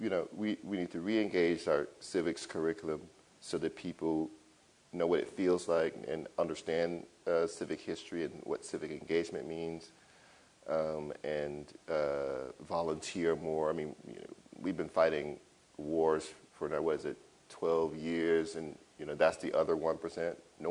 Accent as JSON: {"language": "English", "region": "Louisiana", "country": "United States", "said": "I try not to write so much about it because, you know, it's so obvious I'm from Louisiana."}